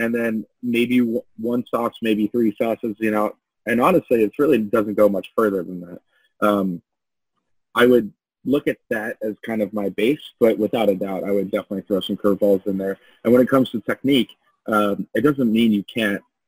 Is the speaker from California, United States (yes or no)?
no; Kansas City, Missouri, United States; I mean, to answer your question, absolutely. Born and raised in Kansas City, I think